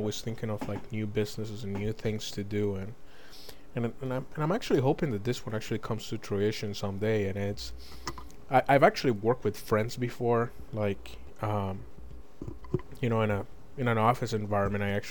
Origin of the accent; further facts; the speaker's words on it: Chicago, Illinois, United States; now in Kansas City, United States; So I really have a, you know, a point of view from the Midwest. I mean, I'm from Chicago. That's just who I am, and the Midwest is a, you know, completely different thing.